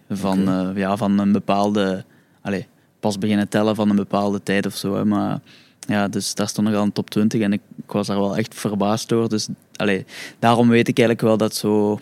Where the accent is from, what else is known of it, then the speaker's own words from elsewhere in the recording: Limburg, Belgium; now in Ghent, Belgium; Dus ja, als Limburger naar hier in Gent verhuist, is mij wel bevallen.